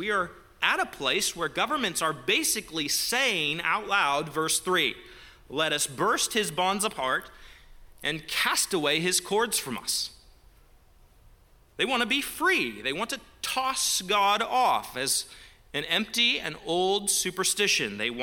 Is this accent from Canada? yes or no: yes; Canada; It's unnerving to think that in my home country, in Canada